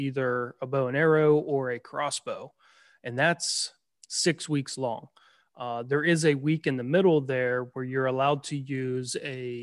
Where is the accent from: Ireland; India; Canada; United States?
United States; Pennsylvania; So I'll just go with Pennsylvania, my home state, as an example.